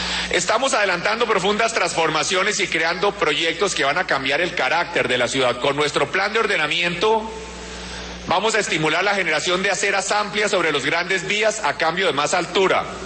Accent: Bogotá, Colombia; como bogotano

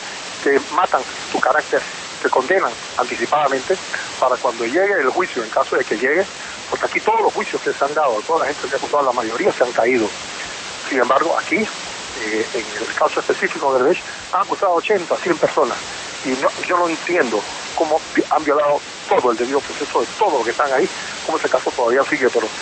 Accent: Panama; Yo soy el único panameño que no ha sido notificado ni imputado.

